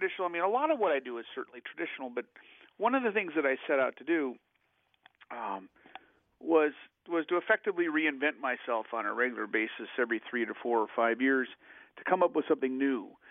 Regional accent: Oregon, United States; I grew up in Oregon. My father was a CPA.

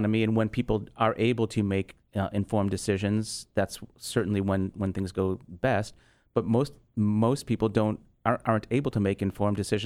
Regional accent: Chicago, Illinois, United States; So I grew up in Chicago, went to college in Illinois, and then I went to medical school at UCLA.

